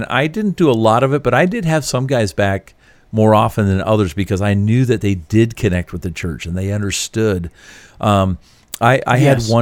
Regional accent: Canada; And as a Canadian traveling in the United States, I understand. I am a visitor.

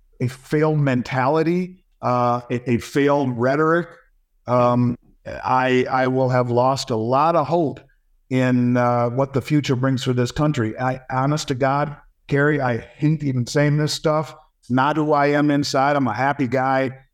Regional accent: Florida, United States; There are states that have tax laws, like my home state of Florida here

